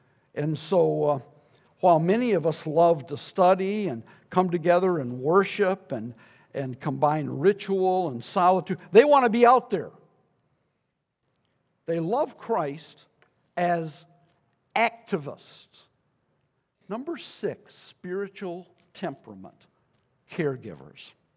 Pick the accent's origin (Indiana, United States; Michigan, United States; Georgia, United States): Michigan, United States; Detroit; I grew up in Detroit.